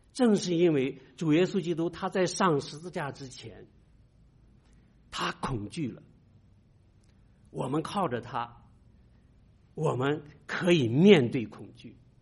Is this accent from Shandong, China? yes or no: yes; Shandong, China; 我是山东人，就山东人对父亲呢，这个有好多的称呼